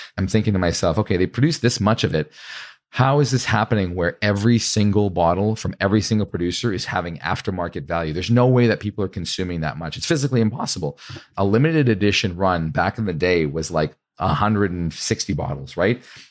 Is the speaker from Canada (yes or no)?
yes; Canada; I'm actually Canadian